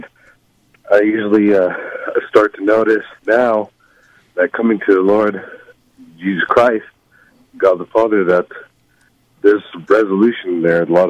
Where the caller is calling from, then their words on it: Albuquerque, New Mexico, United States; I'm calling from Albuquerque.